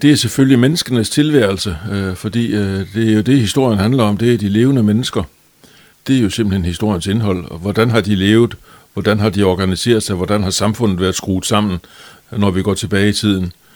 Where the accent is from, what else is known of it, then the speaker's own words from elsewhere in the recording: Vejle, Region of Southern Denmark, Denmark; born there; Jeg har ikke boet i Vejle. Jeg er født på sygehuset i Vejle.